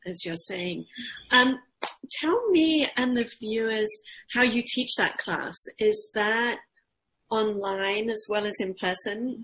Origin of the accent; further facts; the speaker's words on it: England, United Kingdom; because I grew up in England.